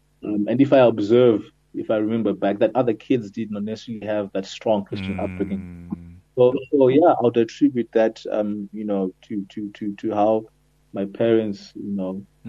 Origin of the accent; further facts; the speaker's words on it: Zimbabwe; You know, growing up in Zimbabwe, generally you do not really encounter as diverse